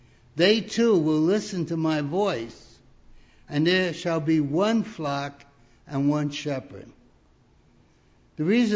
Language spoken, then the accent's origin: English; Brooklyn, New York, United States; born there; I was born in Brooklyn, New York City. So I don't know anything about sheep firsthand.